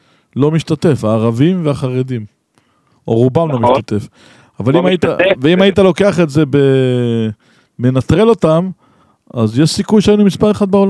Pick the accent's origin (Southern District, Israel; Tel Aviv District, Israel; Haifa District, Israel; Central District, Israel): Central District, Israel; Petah Tikva; מפתח תקווה.